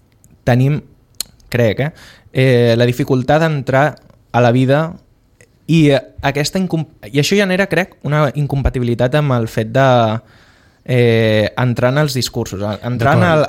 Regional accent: Sitges, Catalonia, Spain; Jo ja participava quan era petit en el Consell d'Infants i vaig ser representant de Sitges

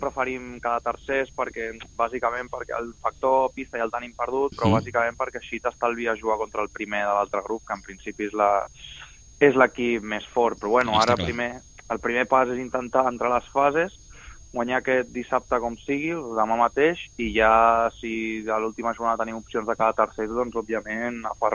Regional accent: Sitges, Catalonia, Spain; som sis jugadors de Sitges, és a dir, la meitat de l'equip som d'aquí i tots els altres som més o menys al voltant.

